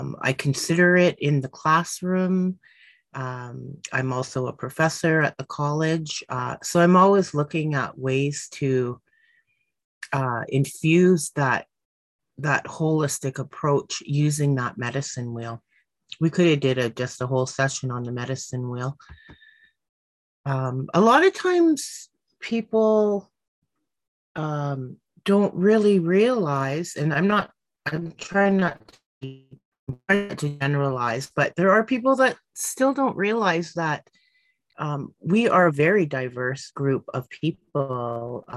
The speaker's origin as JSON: {"language": "English", "town": "Temagami", "region": "Ontario", "country": "Canada", "said": "I'm from Temagami First Nation. I live on a very small island. It's not a big reserve."}